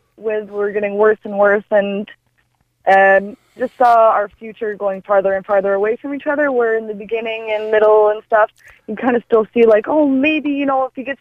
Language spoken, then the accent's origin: English; Minnesota, United States; now in Ireland; I'm from Minnesota still.